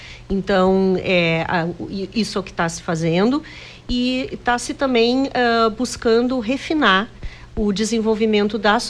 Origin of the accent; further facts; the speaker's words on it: Brazil; now in Canada; eu sou brasileira, né, trabalhei bastante tempo aqui no Brasil e há 8 anos eu sou professora titular de uma universidade no Canadá